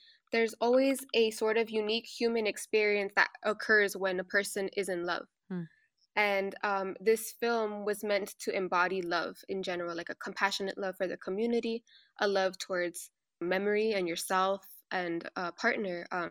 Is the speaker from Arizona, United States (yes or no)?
yes; Tucson, Arizona, United States; also born or lived in Nogales, Mexico; So I'm a fronteriza, which means I'm a girl from ambos lados. I grew up here in Tucson, Arizona. I was born here, but I spent most of my summers and weekends in Mexico or Nogales, Sonora.